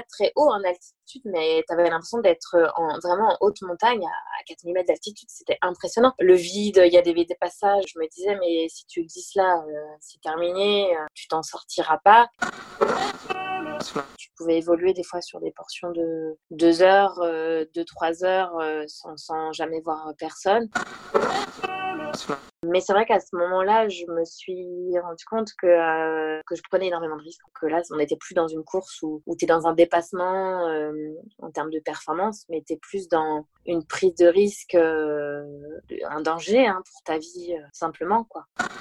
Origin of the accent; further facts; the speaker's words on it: Le Mans, Pays de la Loire, France; moved away as an adult; also born or lived in Toulouse; now in Uzès, France; J'habite dans le Gard à Uzès, plus particulièrement. Je suis mancelle, puisque je suis née au Mans, en Sarthe, où j'ai vécu jusqu'à mes 18 ans.